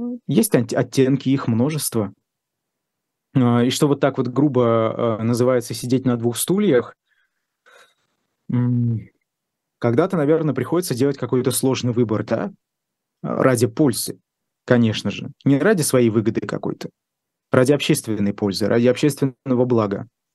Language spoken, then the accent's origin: Russian; Ufa, Bashkortostan, Russia; да, что я из Уфы, из Башкирии, у меня нет прописки московской